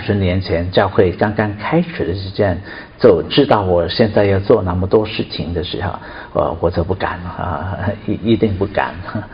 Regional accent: China; 我们中国人很厉害的哈，就是在任何环境呢都有生存的能力的哈。

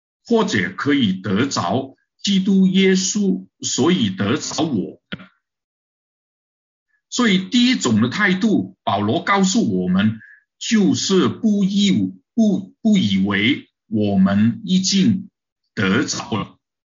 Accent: China; now in Canada; 我们从中国来的弟兄姐妹大部分都是知识分子

